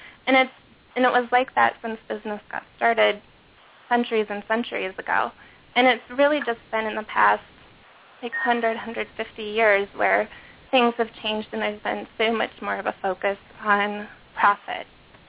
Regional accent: Michigan, United States; I grew up in Michigan where there are all of these really well-known entrepreneurs from the state

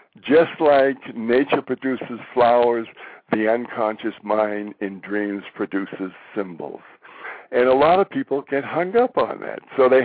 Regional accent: Boston, Massachusetts, United States; born there; moved away as an adult; now in California, United States; I was born in Boston, and my wife and I served in the Army for a couple of years.

